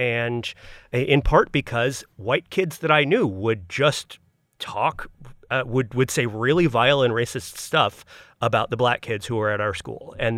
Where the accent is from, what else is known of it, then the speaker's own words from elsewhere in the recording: Ohio, United States; born there; my parents were both Yankees, right? Pennsylvania and Minnesota. And like I was born in Ohio. And so moving there